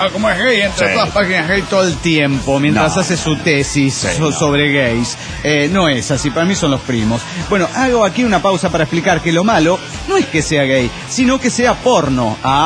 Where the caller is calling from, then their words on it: Puno, Peru; de Puno, Perú.